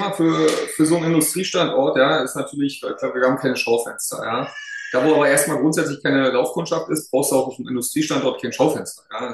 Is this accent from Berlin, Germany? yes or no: yes; Berlin, Germany; born there; bin auch als geborener Berliner